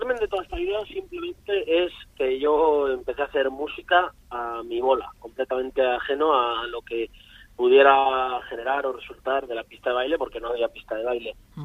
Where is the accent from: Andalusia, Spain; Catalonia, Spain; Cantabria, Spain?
Cantabria, Spain; Laredo; Somos los dos de Laredo.